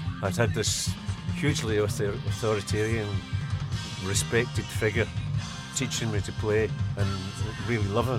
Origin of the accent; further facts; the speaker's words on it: Glasgow, Scotland, United Kingdom; I grew up in Glasgow, right in the centre of Glasgow.